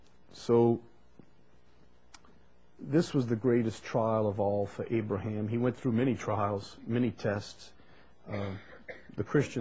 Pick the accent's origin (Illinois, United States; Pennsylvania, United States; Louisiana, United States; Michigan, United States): Louisiana, United States; Chalmette; I'm from Chalmette, so we're kind of simple over there.